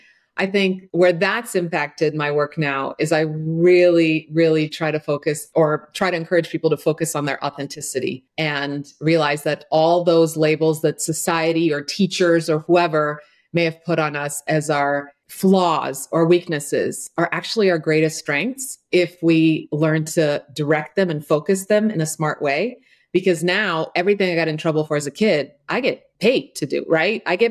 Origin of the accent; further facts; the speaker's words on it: Croatia; I was born and raised in Croatia, and we didn't have a lot of money when I was real young.